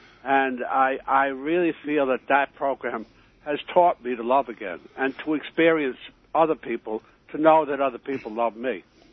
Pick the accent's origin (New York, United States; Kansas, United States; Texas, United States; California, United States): New York, United States; I'm from New York